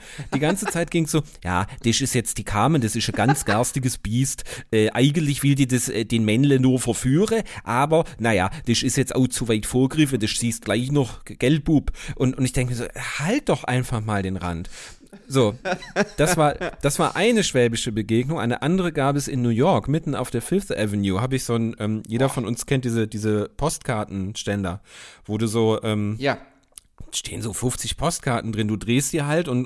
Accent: Turin, Piedmont, Italy; German is a second language; Nee, ich habe doch kaum Dialekt, oder? Und wir kommen aus Turin

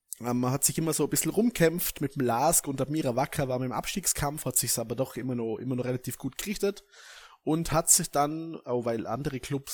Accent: Vorarlberg, Austria; Natürlich, man geht vom Schlimmsten aus als Vorarlberger.

